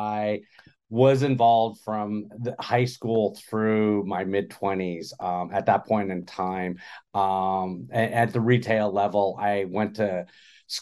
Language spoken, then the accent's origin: English; Los Angeles, California, United States; Yes, I'm from Los Angeles